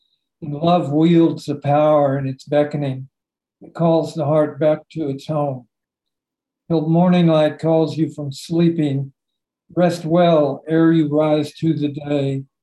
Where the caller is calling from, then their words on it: Albuquerque, New Mexico, United States; In Albuquerque.